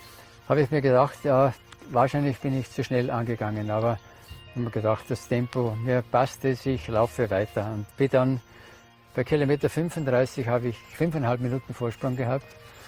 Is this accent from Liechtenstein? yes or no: no; Aurach, Tyrol, Austria